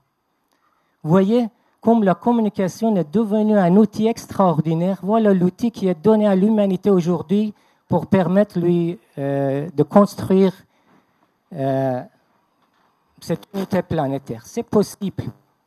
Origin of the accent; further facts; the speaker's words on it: Iran; moved away; Je suis aussi un Iranien. Voilà. J'ai quitté l'Iran il y a presque 40 ans, le 7 mars 1978.